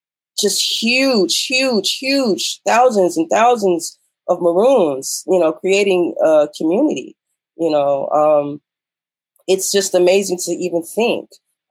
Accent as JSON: {"language": "English", "town": "Norfolk", "region": "Virginia", "country": "United States", "tie": "born or raised there", "said": "because I grew up in Norfolk, Virginia"}